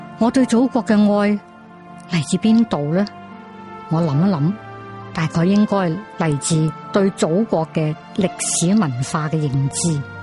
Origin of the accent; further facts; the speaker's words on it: Hong Kong; 作为一个中国人，一个普通的香港市民，我没有宏大的理论，但是我知道我爱国